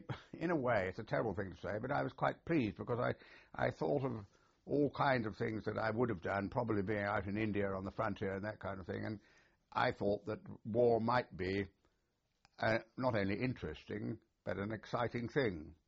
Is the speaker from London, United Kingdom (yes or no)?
yes; London, United Kingdom; born there; I was born in London, in North London, in 1920.